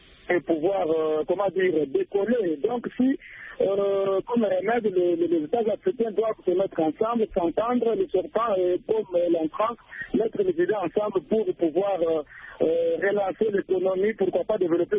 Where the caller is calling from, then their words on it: DR Congo; je suis de la République d'Angleterre du Congo.